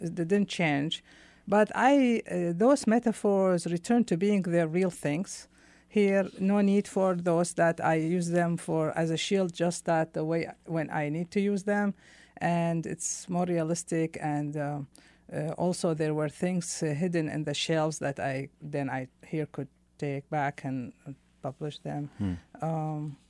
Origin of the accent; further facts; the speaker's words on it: Iraq; now in United States; So now I am Iraqi American officially. I have that hyphen. I'm hyphenated, you know, mm-hmm. and I'm a citizen of both.